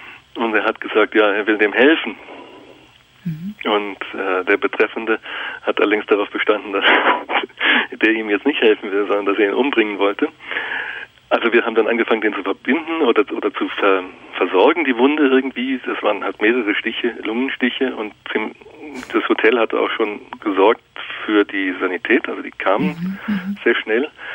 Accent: Germany; now in Zurich, Switzerland; obwohl ihr hört, ich bin ja Deutscher, aber ich bin seit 30 Jahren in Zürich

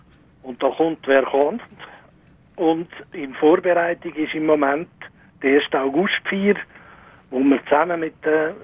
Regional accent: Switzerland; now in Hungary; Bei uns in der Schweiz

